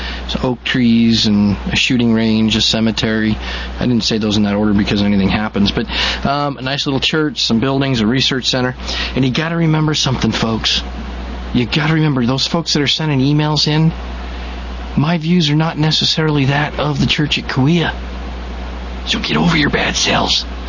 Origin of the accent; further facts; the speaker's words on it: Colorado, United States; also born or lived in Boston; In fact, I'm a Yankee. I was born in Boston, raised in Colorado.